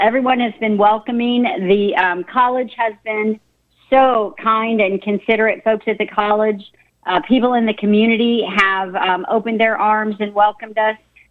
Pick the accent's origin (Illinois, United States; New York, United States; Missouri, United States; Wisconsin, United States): Missouri, United States; I'm from Southwest Missouri, and so it's only about 4 hours to that area.